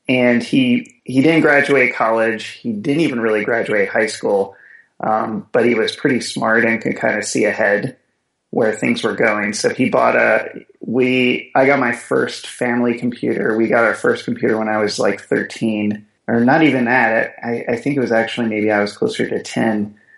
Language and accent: English; Louisville, Kentucky, United States; now in Columbus, United States; I grew up in Louisville, Kentucky. I've been living in Columbus for about 14 years, but Louisville is where I grew up and, you know, kind of started.